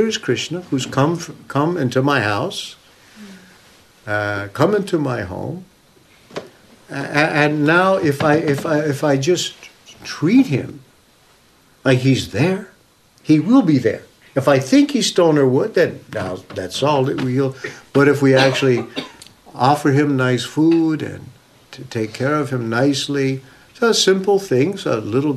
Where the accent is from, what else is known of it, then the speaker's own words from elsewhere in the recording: the West, United States; Because I grew up in the West in America, we just assume that, Darwin is telling us evolution is what was taking place.